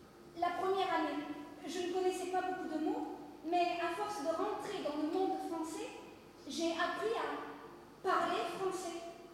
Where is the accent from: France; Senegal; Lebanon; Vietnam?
Senegal; Je suis sénégalais. Je suis née à Dakar, mais j'ai grandi à Yaoundé, une petite ville à côté de la Mauritanie.